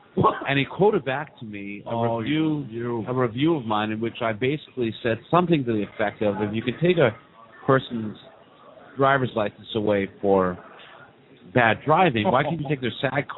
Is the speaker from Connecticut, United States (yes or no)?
yes; Connecticut, United States; born or raised there; also born or lived in Israel / Hawaii